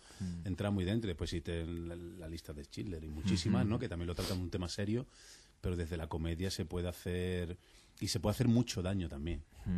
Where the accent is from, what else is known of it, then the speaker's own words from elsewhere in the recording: Huelva, Andalusia, Spain; yo soy de Huelva y jugaba en el Recreativo de Huelva, el equipo de allí de Huelva, hasta los 15 o 16 años.